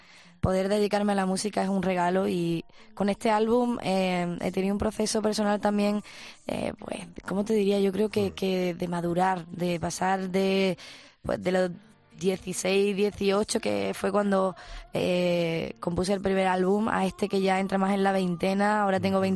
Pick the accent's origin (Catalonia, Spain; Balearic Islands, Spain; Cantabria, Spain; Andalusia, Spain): Andalusia, Spain; Punta Umbría; Pueblo costero de marineros, en Huelva